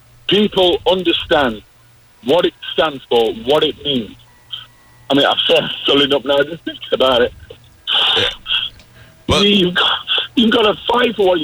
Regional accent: England, United Kingdom; I'm English, obviously, and in England at the moment

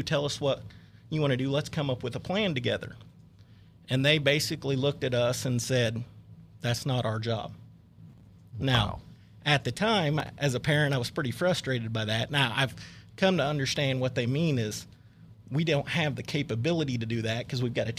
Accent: Newkirk, Oklahoma, United States; I'm from Oklahoma originally. Actually grew up in a small farming town in north central Oklahoma, Newkirk, by Ponca City.

